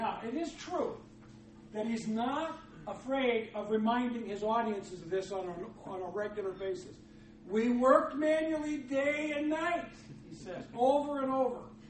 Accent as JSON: {"language": "English", "town": "Freeport", "region": "Illinois", "country": "United States", "tie": "born or raised there", "said": "I grew up in Freeport, Illinois."}